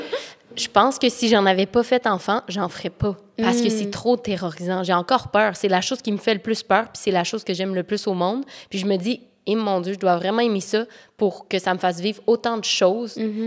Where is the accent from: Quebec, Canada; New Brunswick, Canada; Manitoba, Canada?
Quebec, Canada; Rimouski; puis je viens de Rimouski. Fait qu'il n'y avait pas 1000 opportunités.